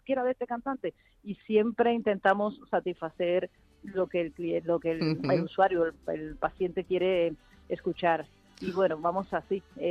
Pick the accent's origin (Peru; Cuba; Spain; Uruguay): Cuba; yo soy cubana